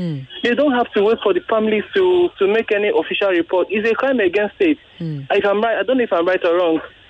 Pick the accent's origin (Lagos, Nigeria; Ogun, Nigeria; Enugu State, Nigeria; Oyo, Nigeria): Enugu State, Nigeria; even in my state, in Enugu state.